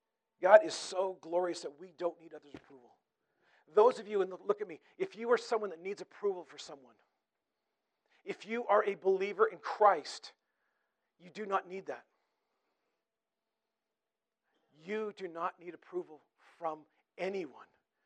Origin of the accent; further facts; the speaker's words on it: British Columbia, Canada; Like, I'm from British Columbia, okay? We have lots of trees, okay? Not like Alberta here.